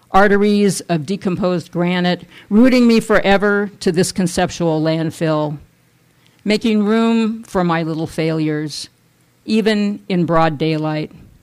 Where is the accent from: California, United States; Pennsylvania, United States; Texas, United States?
California, United States; I was raised in California, and as a lot of you know, I do write a lot about that state of mind